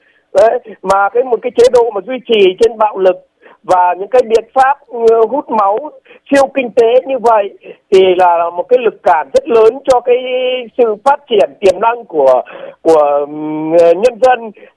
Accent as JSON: {"language": "Vietnamese", "region": "Hải Dương", "country": "Vietnam", "tie": "born or raised there", "said": "ngay cả ví dụ như ở Hải Dương quê tôi"}